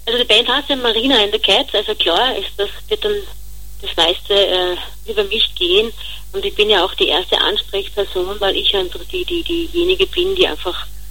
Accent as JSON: {"language": "German", "town": "Graz", "region": "Styria", "country": "Austria", "tie": "born there", "said": "Danach kommt meine Geburtsstadt Graz."}